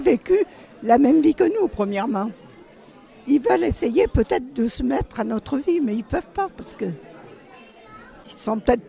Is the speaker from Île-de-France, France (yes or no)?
no; Saint-Julien-en-Quint, Auvergne-Rhône-Alpes, France; Je suis née à Saint-Julien-en-Quin.